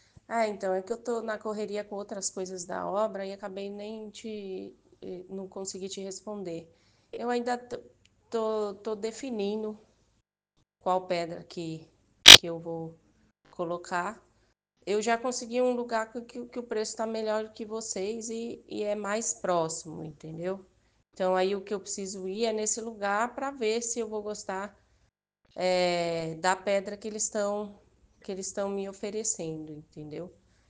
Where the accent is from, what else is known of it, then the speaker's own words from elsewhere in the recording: Cotia, São Paulo, Brazil; porque eu sou de Cotia, né? Então Sorocaba não é tão próximo também para a gente ir aí.